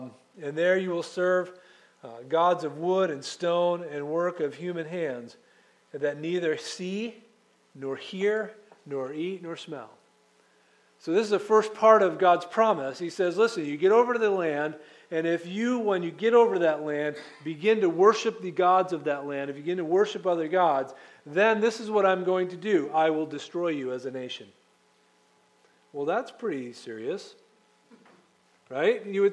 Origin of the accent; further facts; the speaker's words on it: New England, United States; I was raised in New England, and in New England we fix things.